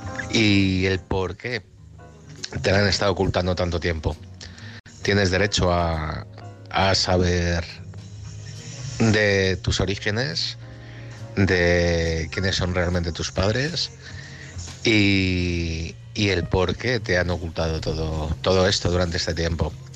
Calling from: Madrid, Community of Madrid, Spain; de Madrid.

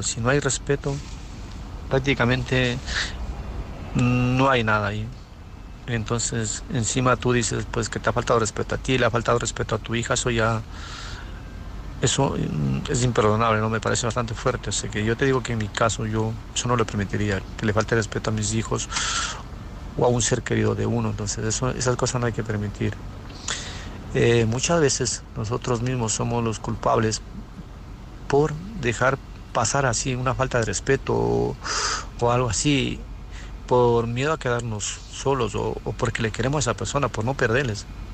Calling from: Murcia, Region of Murcia, Spain; soy de Murcia.

